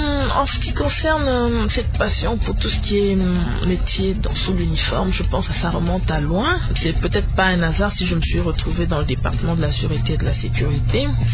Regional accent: DR Congo; puisqu'on est congolaise.

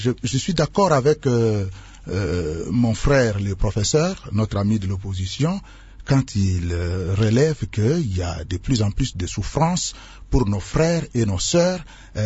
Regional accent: DR Congo; chez nous au Congo.

